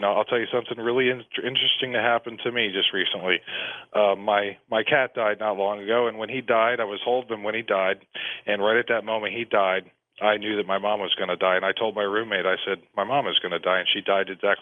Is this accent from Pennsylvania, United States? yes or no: yes; Easton, Pennsylvania, United States; An asteroid hit my hometown of Allentown, Pennsylvania, which is, you know, I'm from Easton, Pennsylvania, the home of Larry Holmes, and Allentown's only about 15 miles away